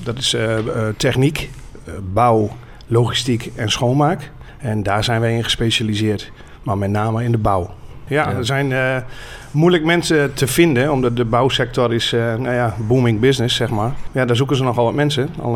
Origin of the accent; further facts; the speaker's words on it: Veendam, Groningen, Netherlands; moved away as an adult; now in Ter Apel, Netherlands; Ik kom zelf van oorsprong uit Veendam. Tot mijn 25e in Veendam gewoond. En daarna verhuisd vanwege de relatie natuurlijk richting Ter Apel.